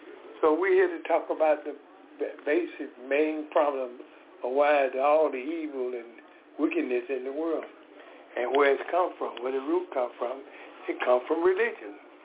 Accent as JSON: {"language": "English", "town": "Decatur", "region": "Georgia", "country": "United States", "said": "I am from Decatur, Georgia."}